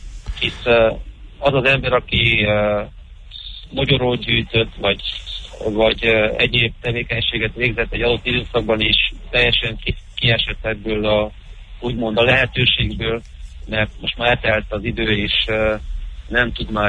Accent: Ciumani, Harghita, Romania; én Csomafalván nevelkedtem, Feltekerő patakon születtem

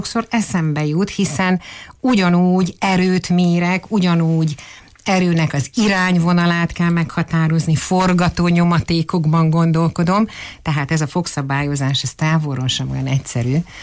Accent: Târgu Mureș, Mureș County, Romania; Hát marosvásárhelyi szülött vagyok, orvos családból származom, középiskolai tanulmányaimat, sőt még az óvodát is a Bolyai iskolában végeztem

